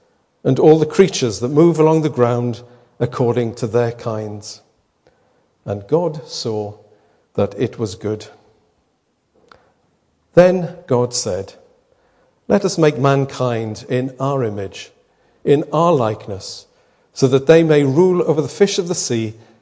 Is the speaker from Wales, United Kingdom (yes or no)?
yes; Llangyfelach, Wales, United Kingdom; Jan and I used to live in Gos Aenon, and I was brought up in Llangefelach, and when we married, we moved to Gos Aenon.